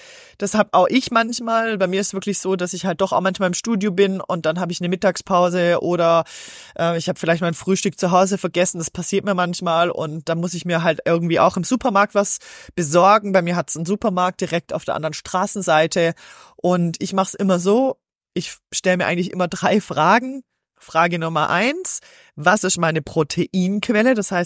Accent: Switzerland; bei uns in der Schweiz ist so, Salat wird bestellt

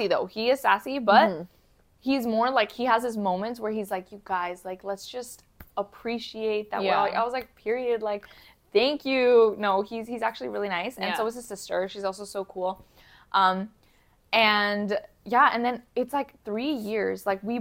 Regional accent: Toronto, Ontario, Canada; We're both from Toronto.

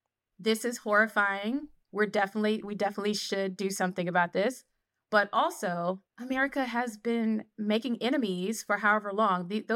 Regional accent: Washington, District of Columbia, United States; I'm from Washington, D.C.

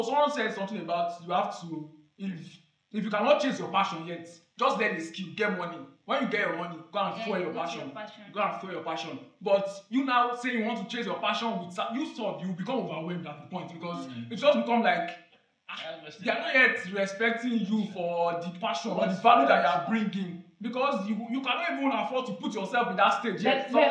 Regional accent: Nigeria; But as a Nigerian that we are, we will adapt, because we've already seen that our protest might not get to anything.

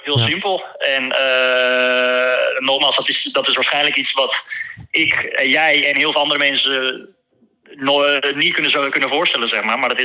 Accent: Netherlands; Kijkend vanuit Nederland zijn, zeg maar, zijn wij Nederlanders natuurlijk zo erg

